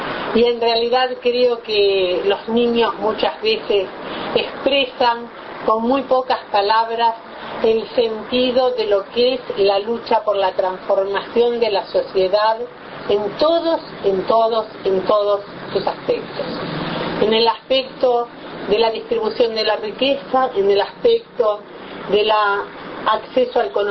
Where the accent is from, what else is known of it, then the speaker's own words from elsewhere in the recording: Uruguay; un orgullo como uruguaya